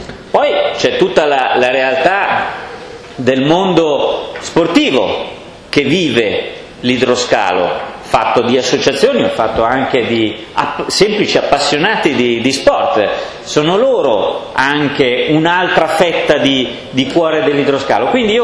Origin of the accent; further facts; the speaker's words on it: Milan, Lombardy, Italy; Sono di Milano città e l'idroscalo sta dalla parte opposta dove abito io